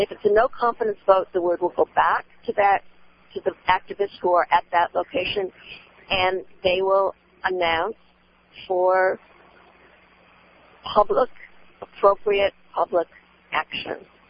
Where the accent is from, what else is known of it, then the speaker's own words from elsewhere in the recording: Massachusetts, United States; come from Massachusetts, and I talk to people in Massachusetts, which is known to be a fairly progressive place